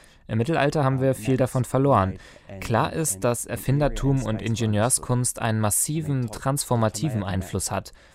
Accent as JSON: {"language": "German", "country": "New Zealand", "said": "Bis vor ein paar Jahren war es in meinem Heimatland Neuseeland völlig normal"}